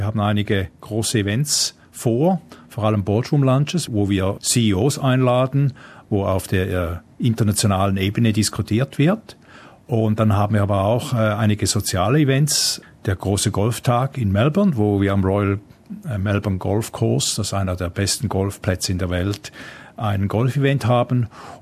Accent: Kreuzlingen, Thurgau, Switzerland; also born or lived in Konstanz, Germany; now in Australia; Ja, ich bin im Bodenseegebiet, in Kreuzlingen aufgewachsen. Also ich bin sehr wohl etwas auch halb Deutscher.

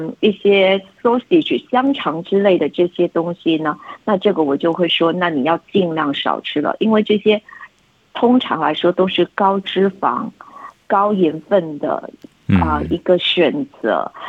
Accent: China

